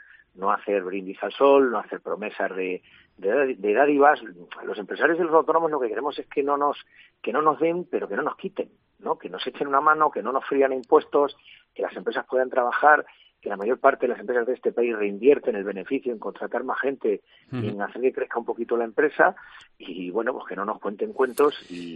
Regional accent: Santa Cruz, Castilla-La Mancha, Spain; Yo tengo un pueblo que es Santa Cruz, una ciudad que es Ciudad Real, y mi pueblo de mar que...

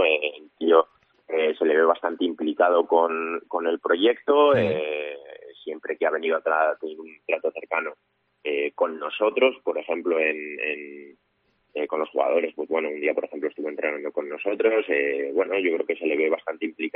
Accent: Salamanca, Castile and León, Spain; estoy deseando, yo creo, como muchos salmantinos, el ver fútbol de Segunda B en Salamanca

